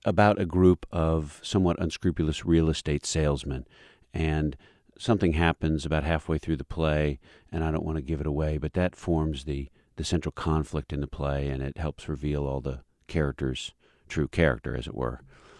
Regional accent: Louisville, Kentucky, United States; moved away as an adult; also born or lived in New York / Los Angeles; I am. I grew up in Louisville. I went to St. Leonard Grade School and then St. X before I left to go away for college in New York and L.A.

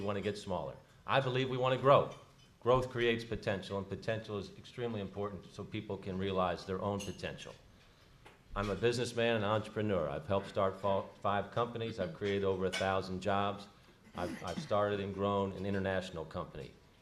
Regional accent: Louisville, Kentucky, United States; born there; I was born here in Louisville. My wife Alex and I have raised 4 kids in the community.

